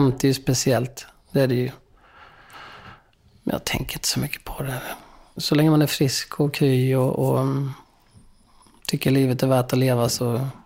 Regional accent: Hagelstorp, Sweden; Det är ju det man tänker på, sånt här som sommaren hemma i Bullerby-känslan och pappa kom hem och det var typ 30 grader varmt ute, så åkte vi ner till Nissasjön och badade.

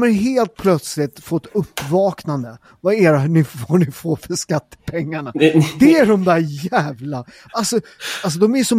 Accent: Sweden; born there; Ja, men jag är ju född i Sverige.

